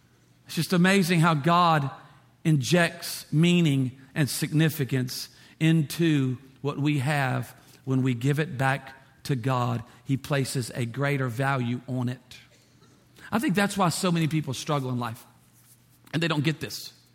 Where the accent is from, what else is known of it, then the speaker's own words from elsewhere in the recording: Minnesota, United States; Never heard of that. We're from Minnesota.